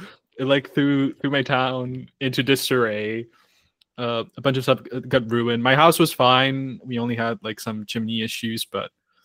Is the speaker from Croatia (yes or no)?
yes; Croatia; every time I tell somebody I'm from Croatia, everybody thinks like, "Oh, you live by the sea, it's like King's Landing from Game of Thrones."